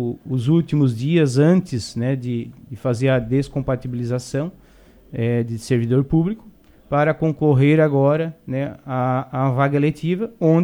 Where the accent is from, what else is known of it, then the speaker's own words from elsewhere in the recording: Morro da Fumaça, Santa Catarina, Brazil; sou filho de agricultores, nasci em Morro da Fumaça, natural lá da localidade da Linha Serafim